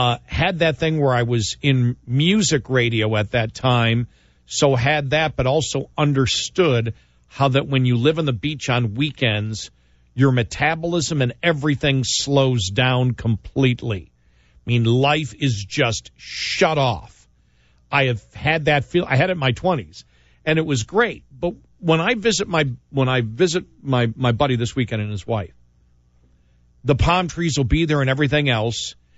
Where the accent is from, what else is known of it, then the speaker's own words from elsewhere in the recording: New York, United States; some of these people are actually from where I grew up in New York.